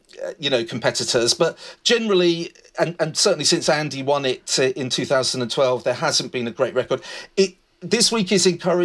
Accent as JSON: {"language": "English", "country": "United Kingdom", "said": "as a British tennis fan, it's wonderful."}